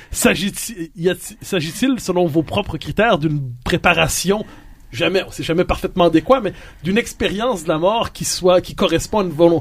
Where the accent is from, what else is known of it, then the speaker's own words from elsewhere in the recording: Quebec, Canada; nous avons à peu près le même âge. À tout le moins, nous sommes du Québec post-catholique, nous sommes du Québec post-religieux, nous sommes du Québec post-croyance en immortalité en général.